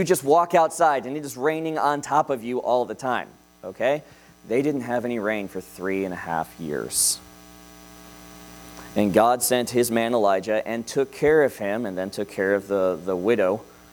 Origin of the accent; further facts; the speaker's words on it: Arizona, United States; I'm from Arizona. We don't panic when there's no rain.